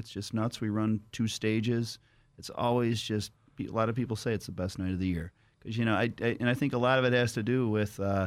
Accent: Chicago, Illinois, United States; also born or lived in Edgebrook; I grew up originally Reese Park, like Narragansett and Grand.

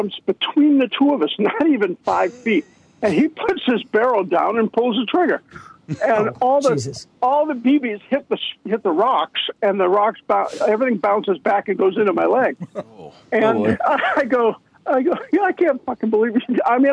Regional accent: Detroit, Michigan, United States; he was from Cleveland. I was from Detroit. We're just two Midwest boys.

